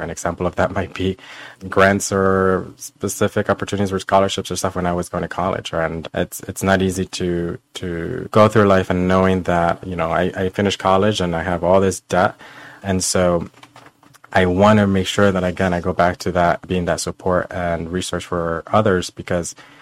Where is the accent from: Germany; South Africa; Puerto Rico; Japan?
Puerto Rico; growing up in Puerto Rico, and I come from a background that wasn't very, in terms of education, did not have a lot of access.